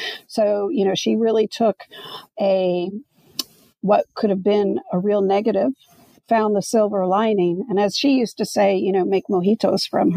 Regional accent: Atlanta, Georgia, United States; And I grew up in Atlanta, Georgia, which at the time was, you know, very not as populated as it is now with Latinos.

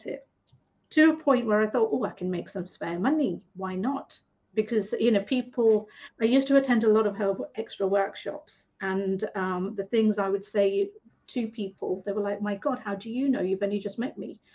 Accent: United Kingdom; So I'm a British Asian woman, that's Indian for the people in the US.

